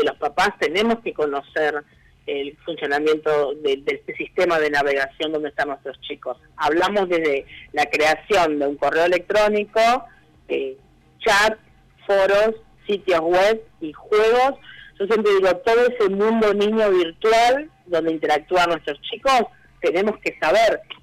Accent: Buenos Aires, Argentina; Rosa es de Río Negro, yo soy acá de Buenos Aires

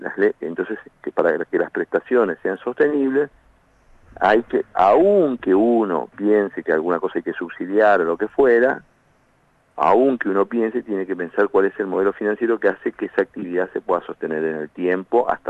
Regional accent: Avellaneda, Buenos Aires Province, Argentina; yo, Ferraresi, somos de Avellaneda, los dos, me conoce.

